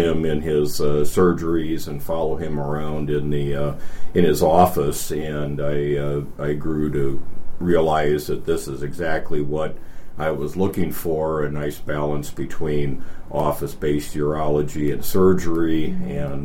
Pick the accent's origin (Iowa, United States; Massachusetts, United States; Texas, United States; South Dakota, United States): Iowa, United States; born there; Well, I was born in Iowa and subsequently went to medical school in Iowa as well.